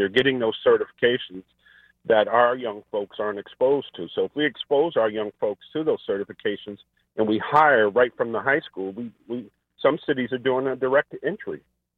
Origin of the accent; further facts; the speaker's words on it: New Haven, Connecticut, United States; thinking about where I grew up, and I grew up in New Haven, Connecticut, and the firehouse that I was assigned to, it's exactly where I grew up.